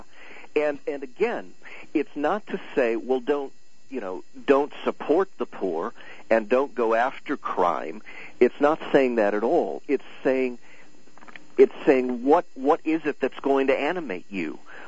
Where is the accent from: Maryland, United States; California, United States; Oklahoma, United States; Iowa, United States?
Iowa, United States; when I was 17 years old, I I'm from Iowa, and I attended an Iowa caucus.